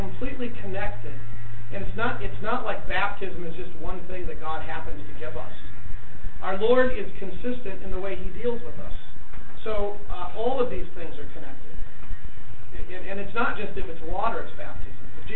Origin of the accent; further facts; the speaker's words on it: United States; I'm an American and I'm very impatient.